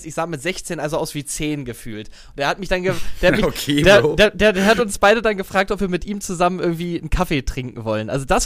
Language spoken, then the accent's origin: German; Wolfsburg, Lower Saxony, Germany; weil ich komme ja aus Wolfsburg